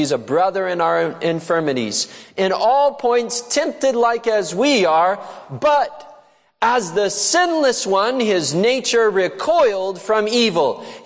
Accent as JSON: {"language": "English", "region": "Oregon", "country": "United States", "tie": "born or raised there", "said": "I remember, because I grew up in Southern Oregon"}